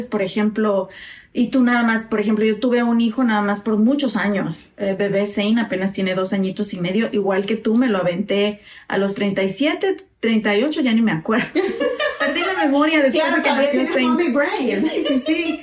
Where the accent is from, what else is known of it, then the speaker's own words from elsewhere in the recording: Guanajuato, Mexico; yo soy originaria de Guanajuato.